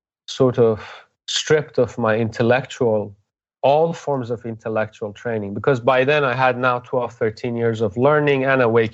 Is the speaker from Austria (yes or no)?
no; Iran; I remember growing up in Iran, you know, when you're immersed in it and it's all around you in your culture